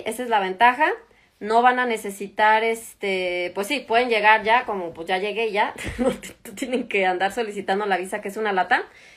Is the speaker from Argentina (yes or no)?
no; Mexico; Yo soy mexicana, ¿ok?